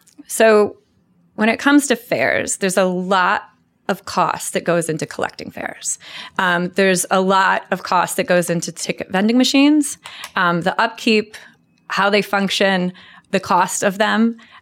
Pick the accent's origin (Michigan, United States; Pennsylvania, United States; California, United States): Michigan, United States; I'm originally from Michigan, but I did go to Ohio State, go Bucks.